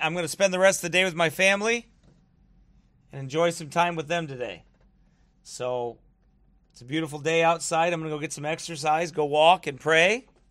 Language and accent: English; Quad Cities, United States; I am from the Quad Cities. That's where I'm from.